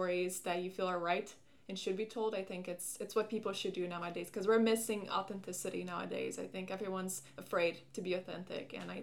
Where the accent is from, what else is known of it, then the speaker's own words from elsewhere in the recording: Brazil; I'm originally from Brazil, and there's a documentary I want to do there.